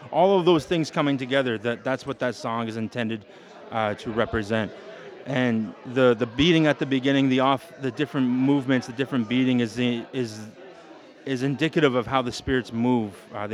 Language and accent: English; Indian Brook, Nova Scotia, Canada; I'm from Sebaganegity, Nova Scotia, formerly called Indian Brook, Nova Scotia.